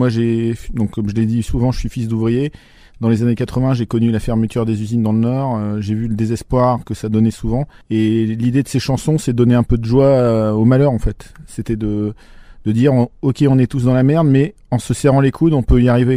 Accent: Quiévrain, Wallonia, Belgium; C'est tourné dans la ville où j'ai grandi, à Kievrochain. C'était des gens simples comme j'en ai connu toute mon enfance, toute ma vie.

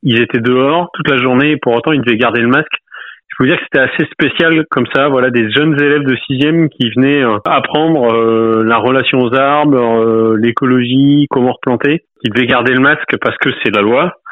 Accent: Normandy, France; nous, on est de Charente, ma femme est parisienne, moi je suis normand, on est venu là sur le tard, on s'installe à plus de 30 ans, hors cadre familial

